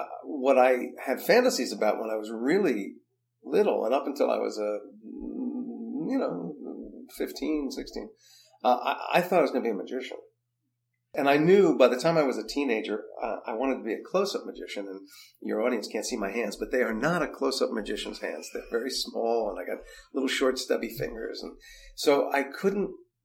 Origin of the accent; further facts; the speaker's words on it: New Jersey, United States; I grew up in Jersey, and I started really going to New York to see theater when I was 12.